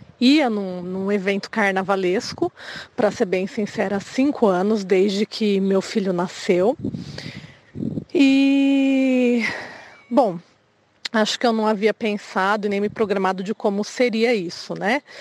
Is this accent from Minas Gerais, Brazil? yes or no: no; Indaiatuba, São Paulo, Brazil; sou de Indaiatuba, tenho 36 anos